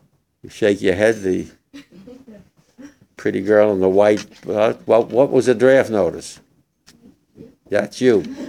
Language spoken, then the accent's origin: English; Englewood, New Jersey, United States; I was born in Englewood, New Jersey. As I said, I'm a Jersey boy originally, May 30th, 1926.